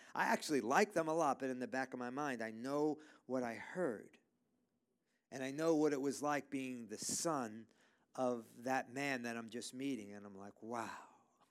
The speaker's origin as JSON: {"language": "English", "town": "New York City", "region": "New York", "country": "United States", "tie": "born or raised there", "said": "Just remember, I am a person that was born and raised in New York City."}